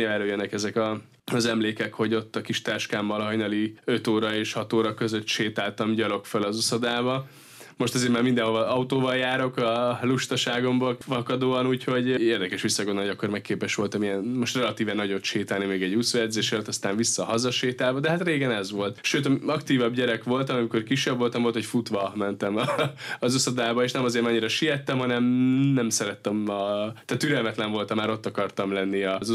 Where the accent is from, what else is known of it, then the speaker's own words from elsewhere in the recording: Pécs, Baranya, Hungary; Ott én Pécsnek kertváros, így hívják azt a részt, kertváros, ott nőttem föl, ráadásul az közel volt az uszoda